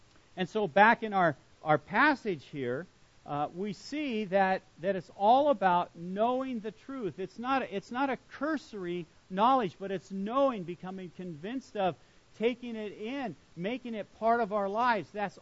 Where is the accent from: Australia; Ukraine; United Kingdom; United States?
United States; Long Beach, California; You know, I grew up in Long Beach. I was born there, grew up there, and there's a place in Long Beach called the Traffic Circle.